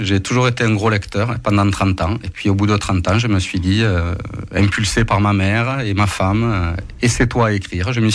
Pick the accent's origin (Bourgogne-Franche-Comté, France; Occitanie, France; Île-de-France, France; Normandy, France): Occitanie, France; Toulouse; born there; je suis natif de Toulouse, donc je suis marié à une carcassonnaise aussi.